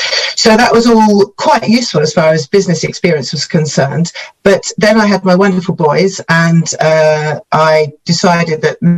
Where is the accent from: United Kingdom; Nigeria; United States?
United Kingdom; South East England; I grew up in East Sussex, and it turned out that they thought I could be a little bit of a singer.